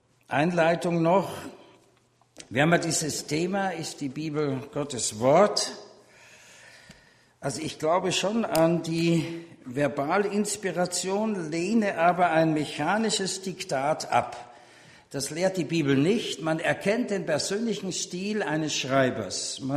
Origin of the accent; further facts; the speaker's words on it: Vienna, Austria; moved away as an adult; now in Germany; Ich bin Österreicher, Wiener, die reden so breit. Meine Frau ist Schweizerin und seit 82 wohne ich in Deutschland